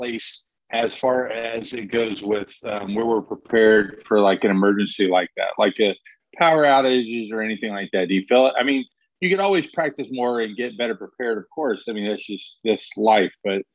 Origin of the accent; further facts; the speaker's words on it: Louisiana, United States; My background with all this stuff is more, I grew up in Louisiana. And so, you know, I can give you the list of hurricanes that I've gone through.